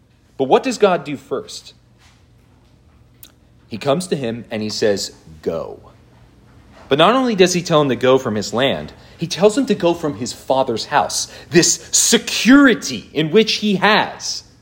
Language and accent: English; New Jersey, United States; now in Louisville, United States; I'm from New Jersey. I don't belong here. I miss pizza.